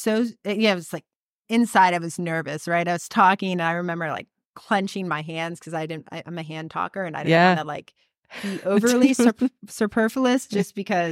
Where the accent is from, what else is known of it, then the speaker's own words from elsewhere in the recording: Youngstown, Ohio, United States; No. So I grew up in Youngstown, Ohio